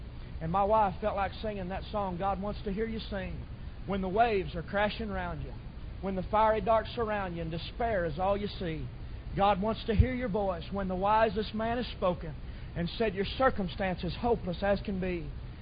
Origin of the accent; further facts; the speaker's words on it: Oklahoma, United States; We're just hillbillies from Oklahoma, and we ain't used to all these roads and stuff.